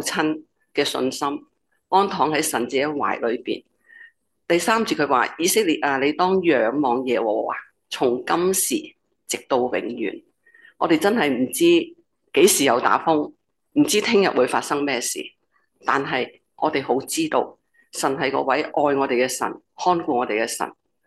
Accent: Hong Kong; 我们香港人的风假

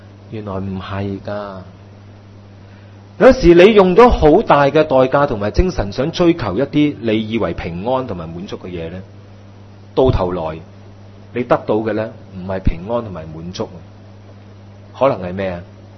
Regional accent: Hong Kong; 我们是知识灌输长大的嘛，特别是香港，我们的教育就是这样

